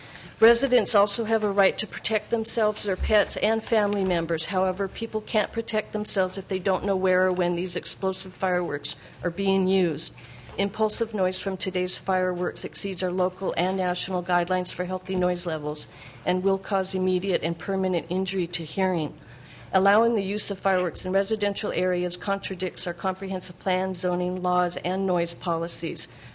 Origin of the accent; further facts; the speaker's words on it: Juneau, Alaska, United States; I grew up in Juneau.